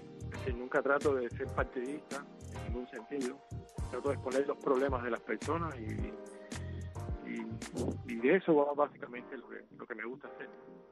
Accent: Cuba; para mí es lamentable que en mi país no pueda suceder, porque me gustaría tener ese debate con los cubanos, con mis coterráneos

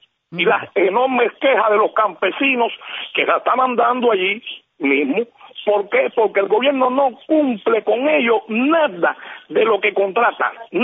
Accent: Cuba

